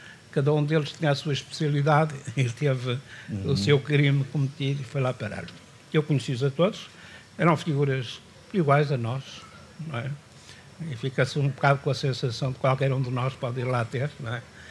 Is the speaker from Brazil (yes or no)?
no; Porto, Norte, Portugal; Do Porto, que é a cidade onde eu nasci, onde eu vivi